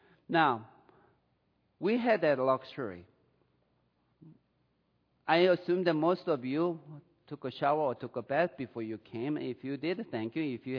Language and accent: English; South Korea; When I was growing up in Korea, I didn't have that luxury.